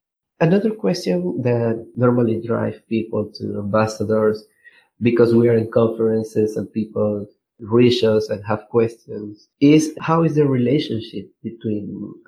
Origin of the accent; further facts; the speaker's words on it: Venezuela; English is a second language; you're from Albania, I'm from Venezuela, and we are talking in English